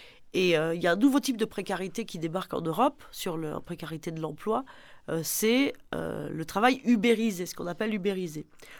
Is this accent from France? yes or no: yes; Toulouse, Occitanie, France; je suis plus toulousaine en fait. J'ai grandi à Toulouse, j'ai fait mes études à Toulouse, ouais.